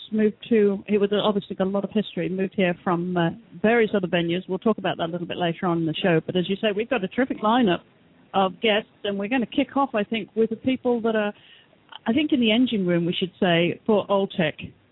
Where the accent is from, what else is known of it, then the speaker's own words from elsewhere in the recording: Lexington, Kentucky, United States; from Lexington, Kentucky.